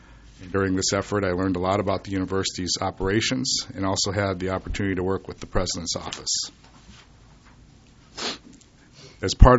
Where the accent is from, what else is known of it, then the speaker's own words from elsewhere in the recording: Ames, Iowa, United States; I was born in Ames in the mid-1960s and graduated from Ames High School.